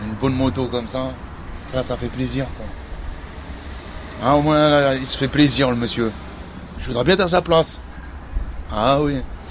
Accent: Lille, Hauts-de-France, France; De Lille. Je suis du Nord. Je suis parti de Lille, je suis parti sur Paris. J'ai habité à Paris.

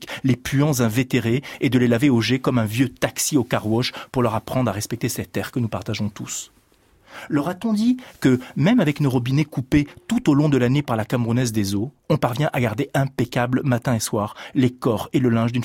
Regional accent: France; Je ne suis pas sud-africain, je ne suis pas américain, je suis français.

